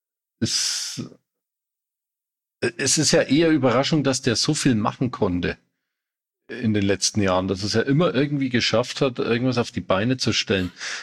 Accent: Hof, Bavaria, Germany; bei mir in meiner Heimatstadt gibt's ja die Internationalen Hofer Filmtage

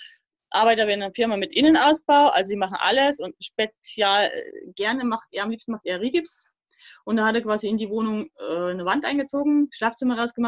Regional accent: Thuringia, Germany; moved away as an adult; also born or lived in Bavaria; now in Portugal; seit Oktober 2019 jetzt hier in Portugal. Also ich komme ursprünglich aus der DDR.

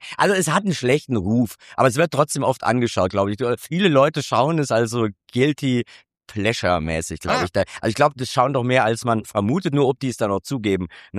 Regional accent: Hesse, Germany; Ich komme aus einem kleinen Dorf in Mittelhessen in der Nähe von Marburg.

